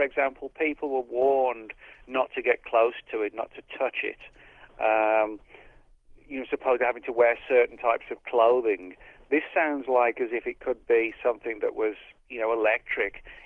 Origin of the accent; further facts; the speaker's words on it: England, United Kingdom; growing up in England when we had the whole mad cow thing